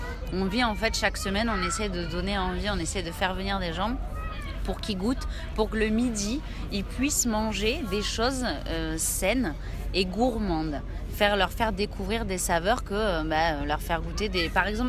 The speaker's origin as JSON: {"language": "French", "country": "Canada", "second_language": "French", "said": "Et moi, je suis originaire donc du Canada"}